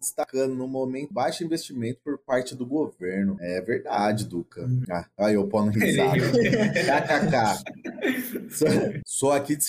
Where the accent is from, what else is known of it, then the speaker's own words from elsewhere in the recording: Ribeirão Preto, São Paulo, Brazil; os três aqui do Brain Code … somos de Ribeirão Preto, interior de São Paulo.